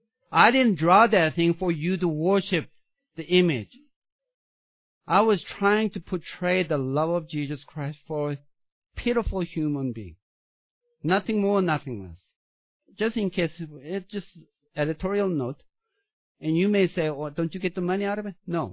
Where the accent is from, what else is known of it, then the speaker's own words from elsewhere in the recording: South Korea; When I was growing up in South Korea, they built this totem pole.